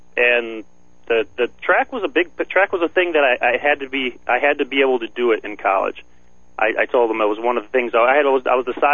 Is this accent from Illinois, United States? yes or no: yes; Homer Glen, Illinois, United States; I grew up in Homer Glen, Lockport area.